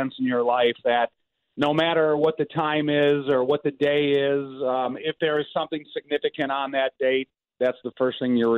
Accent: Chicago, Illinois, United States; "Oh my God, I'm from Chicago, and I could be a reason why the Bears don't win this Super Bowl."

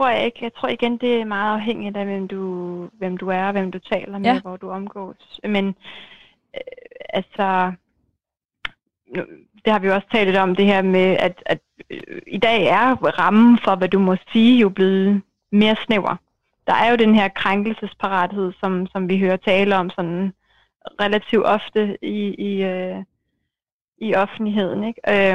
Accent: Holbæk, Zealand, Denmark; Jeg kommer fra Holbæk. Jeg kommer fra Sjælland, jeg ved ikke.

